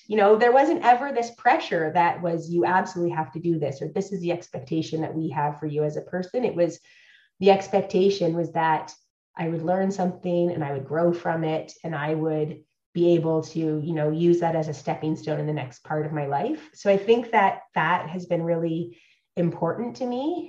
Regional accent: Hamilton, Ontario, Canada; So I was born and raised in Hamilton, and I couldn't wait to get out of Hamilton.

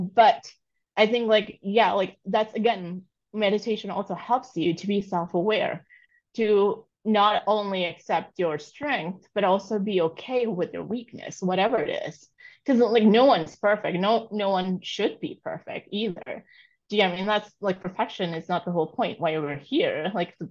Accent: New York, United States; But I grew up in New York and my parents absolutely love antiques.

